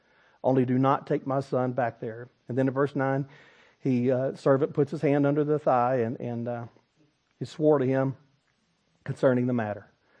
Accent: Texas, United States; I'm from East Northeast Texas, but I mean Uz and Buzz.

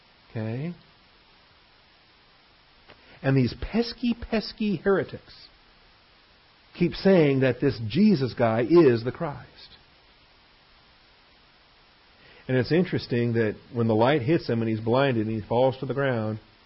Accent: Seattle, Washington, United States; also born or lived in San Francisco; So I was brought up in Seattle. Right? I was born in Seattle. I was brought up in Seattle.

